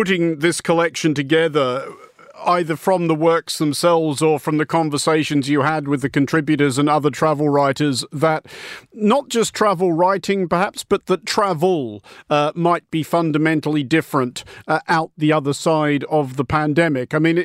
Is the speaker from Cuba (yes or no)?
no; Australia; I was obviously inevitably struck as an Australian by James Tyler's photo essays